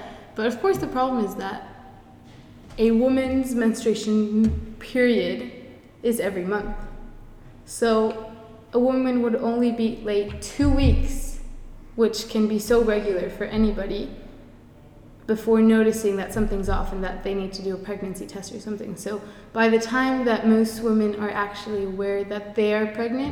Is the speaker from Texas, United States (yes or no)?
yes; Houston, Texas, United States; born or raised there; also born or lived in Mexico